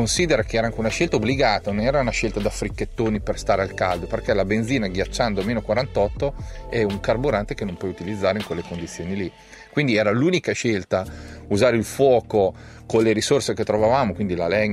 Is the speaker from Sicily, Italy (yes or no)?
no; Emilia-Romagna, Italy; Parto dal presupposto che io sono romagnolo e quindi mi piace la compagnia